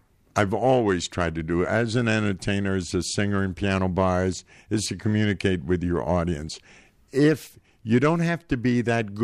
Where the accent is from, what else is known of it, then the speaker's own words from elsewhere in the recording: Panama; I was born and raised in Panama, and I remember my very first song that I did